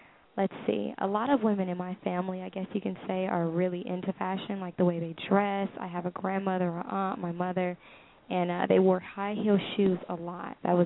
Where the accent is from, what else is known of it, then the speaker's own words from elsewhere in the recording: Los Angeles, California, United States; Yes, born and raised in Los Angeles.